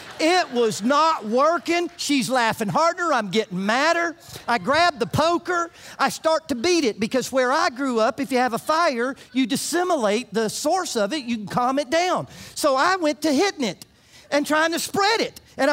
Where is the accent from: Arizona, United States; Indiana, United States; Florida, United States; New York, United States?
Florida, United States; I'm from Florida. I have no idea what a pre-soaked log is.